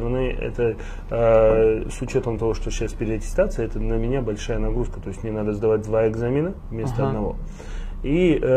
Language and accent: Russian; Yekaterinburg, Sverdlovsk Oblast, Russia; also born or lived in Makhachkala / Moscow; я из семьи военных, соответственно, куда они, туда и я. Угу. Родился в Екатеринбурге, базу начала, скажем так, образования получал там, переехал потом в Махачкалу.